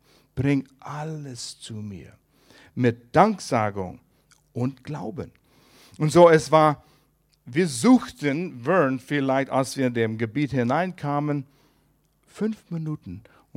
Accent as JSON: {"language": "German", "country": "Canada", "said": "Als Kanadier, Studenten in den USA"}